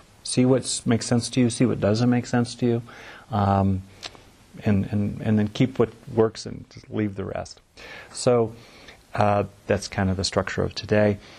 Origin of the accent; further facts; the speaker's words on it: California, United States; Anyway, I grew up in Southern California, so that's spent a lot of time in pools.